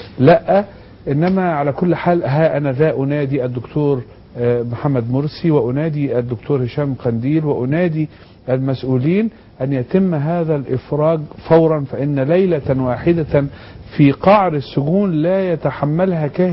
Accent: Egypt

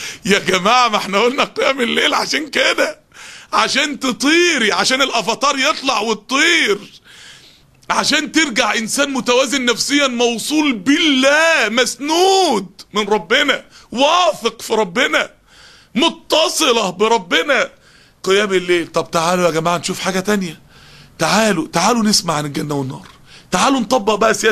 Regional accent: Upper Egypt, Egypt; اصل انا من الصعيد وهي من وجه بحري

